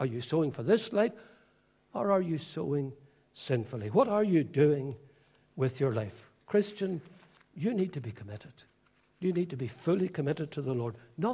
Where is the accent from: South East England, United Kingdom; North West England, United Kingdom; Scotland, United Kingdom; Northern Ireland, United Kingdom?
Northern Ireland, United Kingdom; because I grew up in County Fermanagh.